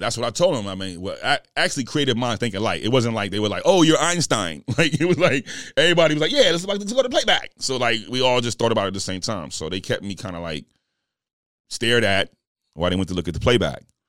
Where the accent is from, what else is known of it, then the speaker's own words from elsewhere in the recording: New York City, New York, United States; also born or lived in the South; I'm more Dirty Dirty than I am NYC, because people don't know, I was raised in New York, but I was molded in the South.